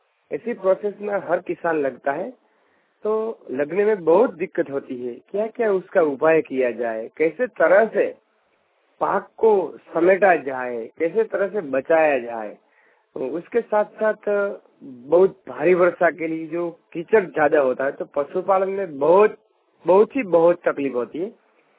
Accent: Gujarat, India; हम गुजरात के रहने वाले हैं

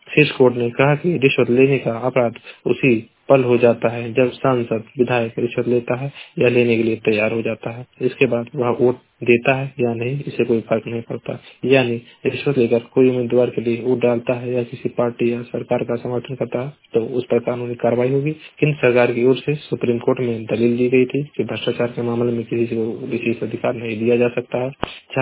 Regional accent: Uttar Pradesh, India; मैं जिला महाराजगंज का निवासी हूँ।

